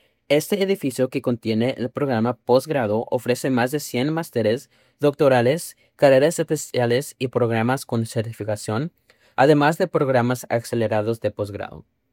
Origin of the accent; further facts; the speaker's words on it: Monon, Indiana, United States; Spanish is a second language; Soy de Monon, Indiana